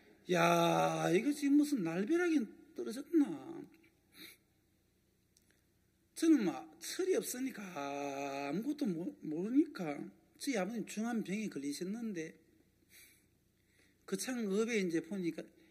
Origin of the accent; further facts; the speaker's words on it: Geochang, South Gyeongsang, South Korea; 제 고향은 경남 거창군 마리면 영성리 초동부락. 그 부락에서 살았어요. 한 20가구쯤이 되는 아주 산촌이잖아요.